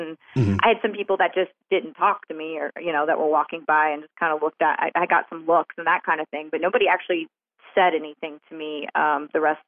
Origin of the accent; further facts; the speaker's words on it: the South, United States; Well, I grew up in the South, so I was around it a lot, you know, the racism thing and hearing, you know, the N-word every day of my life.